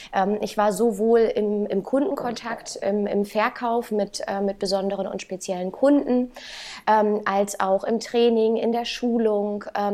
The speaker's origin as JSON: {"language": "German", "town": "Hanover", "region": "Lower Saxony", "country": "Germany", "tie": "born there", "also_born_or_lived": "Stuttgart", "said": "Ich bin gebürtig aus Hannover. Dort leben wir jetzt auch aktuell wieder. Seit Leons Geburt eigentlich. Wir sind wenige Wochen vor der Geburt umgezogen. Also seit Februar 2020."}